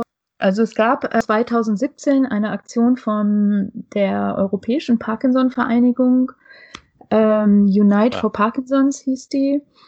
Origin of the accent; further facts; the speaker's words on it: Hamburg, Germany; Also ich bin aus Hamburg, ganz am anderen Ende der Republik.